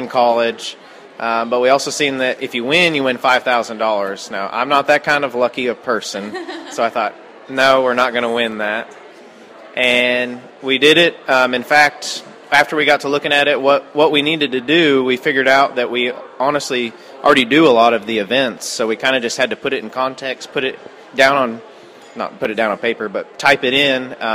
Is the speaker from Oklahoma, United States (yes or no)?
yes; Claremore, Oklahoma, United States; I'm from Claremore, Oklahoma.